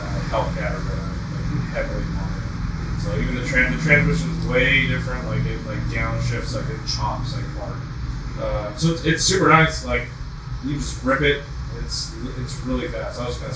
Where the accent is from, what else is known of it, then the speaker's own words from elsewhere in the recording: California, United States; Amarillo? No, I'm from California originally.